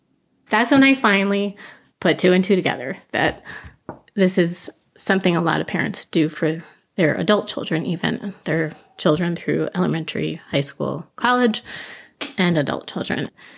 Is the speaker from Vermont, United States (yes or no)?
yes; Washington, Vermont, United States; I grew up in Washington, Vermont, which is a little town, a few towns over from here.